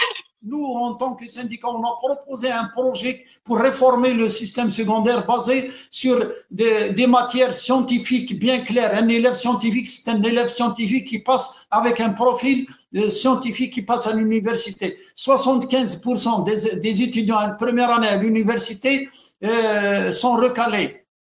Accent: Algeria; Et l'identité, on est des Algériens. L'identité, dans la Constitution, on est des Algériens, on est des Berbères, on est des Amazigh.

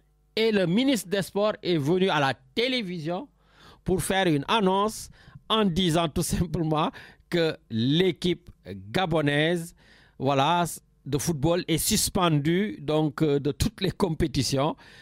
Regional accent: Senegal; Voilà, je suis Sénégalais, mais je le reconnais

